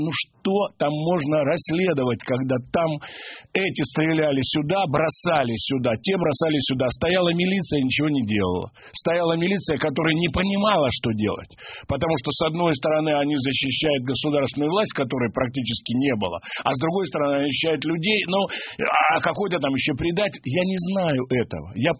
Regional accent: Odesa, Odesa Oblast, Ukraine; это мой родной город, это, у меня до сих пор там квартира

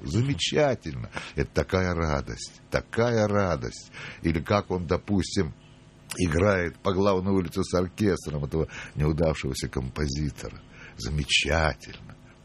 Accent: Moscow, Russia; also born or lived in Saint Petersburg; я москвич по рождению, по воспитанию, и школа, и студия художественного театра, и родные мои тут все лежат на Ваганькове и в Донском монастыре. Так что я москвич по сути своей. Ну и петербуржец, потому что уже больше, с 56-го года.

